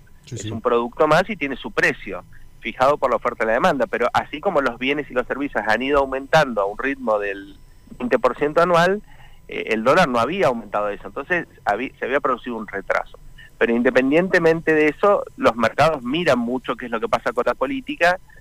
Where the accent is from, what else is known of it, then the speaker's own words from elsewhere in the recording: Argentina; así somos los argentinos